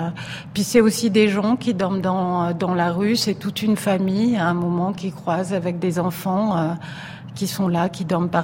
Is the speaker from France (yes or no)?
yes; Marseille, Provence-Alpes-Côte d'Azur, France; Chez moi, à Marseille, c'est pareil.